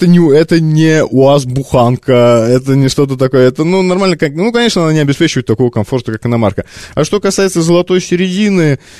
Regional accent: Moscow, Russia; я там из Москвы или у меня московские номера.

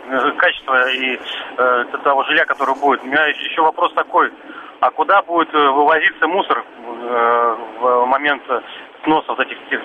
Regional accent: Moscow, Russia; я тоже сам москвич

